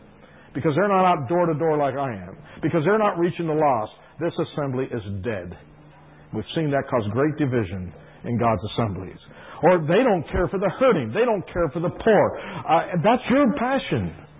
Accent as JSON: {"language": "English", "town": "Ocean City", "region": "New Jersey", "country": "United States", "tie": "born or raised there", "said": "That particular city, Ocean City, New Jersey, was also my hometown."}